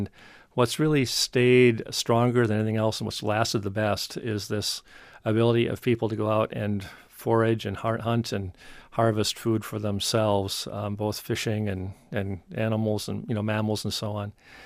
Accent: Minnesota, United States; But also, I grew up in Minnesota, and as a journalist here

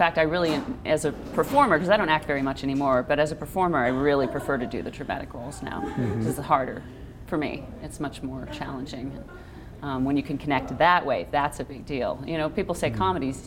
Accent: Anchorage, Alaska, United States; also born or lived in Palmer; Yeah, for the most part. I mean, I was born here in Anchorage, moved to the Valley when I was about 4 or 5 years old, and we lived out there for 10 years in Palmer, and then moved

